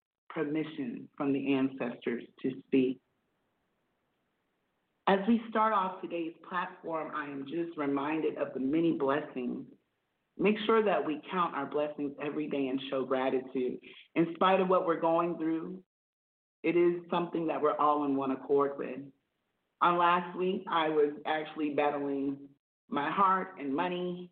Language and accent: English; South Carolina, United States; I'm from South Carolina, and growing up, we could not do anything without first asking the elders for permission to speak.